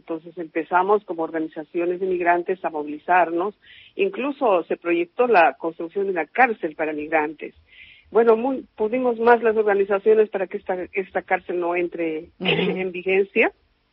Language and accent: Spanish; Bolivia; soy militante de derechos humanos desde Bolivia, soy boliviana, vengo de Bolivia.